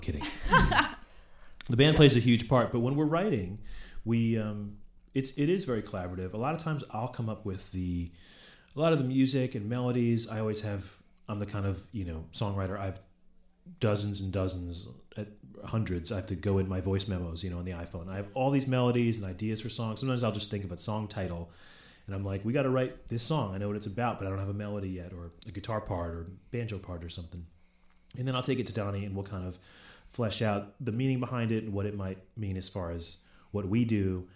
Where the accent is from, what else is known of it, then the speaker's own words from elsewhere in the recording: Brooklyn, New York, United States; And, you know, I'm proud of that because I'm from Brooklyn. So, you know, we're both from New York.